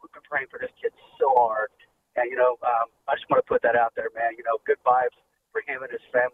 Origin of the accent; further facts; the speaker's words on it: Charlotte, North Carolina, United States; I'm from Charlotte.